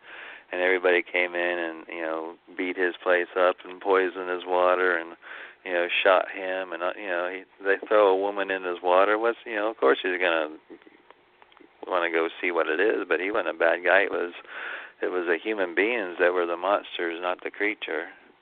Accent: Cocoa Beach, Florida, United States; I grew up in Cocoa Beach, Florida, but always get called back to the mountains.

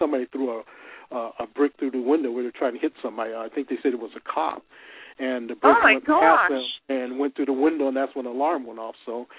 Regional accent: Los Angeles, California, United States; also born or lived in Denver / Sidney, Nebraska; I was born and raised in Los Angeles. I'm one of the L.A. native, so I've been here almost all my life.

